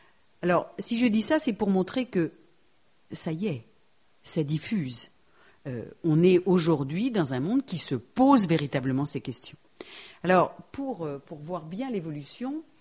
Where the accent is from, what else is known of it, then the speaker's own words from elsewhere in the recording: France; en tant que Française de base